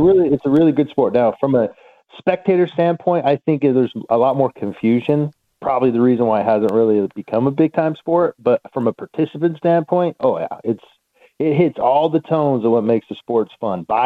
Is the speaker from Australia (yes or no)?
no; Wyoming, United States; In my small little corner of a place I grew up in Wyoming, we didn't have that. But as I moved to Southern California